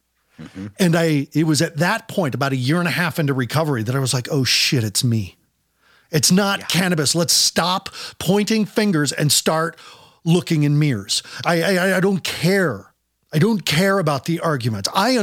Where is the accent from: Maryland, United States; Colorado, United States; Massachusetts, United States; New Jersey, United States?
Colorado, United States; Longmont; also born or lived in Denver / Aurora / Lakewood; raising my children in Boulder, Colorado, growing up in Longmont, Colorado, having lived in Denver and Aurora and Lakewood, I love Colorado.